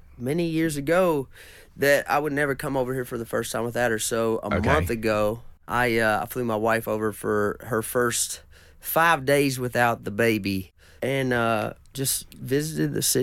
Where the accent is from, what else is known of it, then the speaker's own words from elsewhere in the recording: Kentucky, United States; But I remember I grew up just down the road from a place called Rosine, which is where like